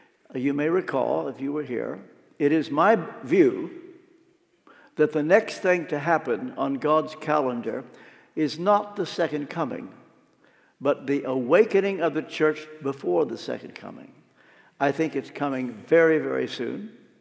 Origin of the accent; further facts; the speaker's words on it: Pennsylvania, United States; First, I'm not from Texas. I'm from Pennsylvania.